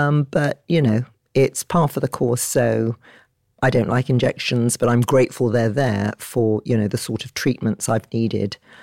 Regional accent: Nigeria; moved away; I grew up in Nigeria

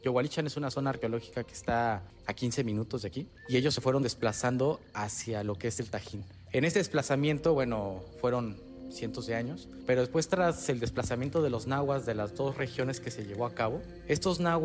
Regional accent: Puebla, Mexico; quiero invitar a quienes no conocen mi pueblo que vengan a esta zona de Puebla, en la Sierra Norte

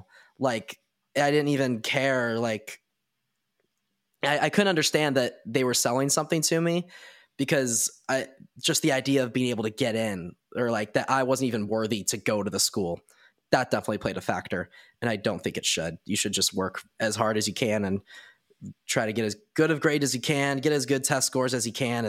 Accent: North Carolina, United States; like Chapel Hill, we're from North Carolina.

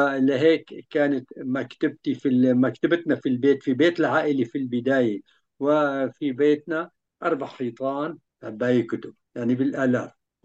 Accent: Latakia, Latakia Governorate, Syria; moved away as an adult; also born or lived in Soviet Union; الصف الثالث ابتدائي كنت أروح على المركز الثقافي، والمركز الثقافي عندنا في اللاذقية كان يبعد عدة كيلومترات عن البيت

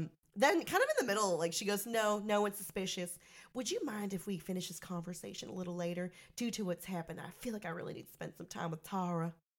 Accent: North Carolina, United States; Like, I'm from North Carolina.

